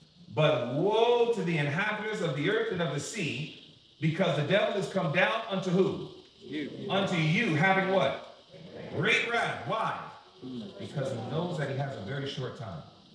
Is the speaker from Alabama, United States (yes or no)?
no; Queens, New York, United States; But nevertheless, that's where I'm from. I'm from Queens, New York. And growing up, I grew up as a young kid. I'm the youngest of eight.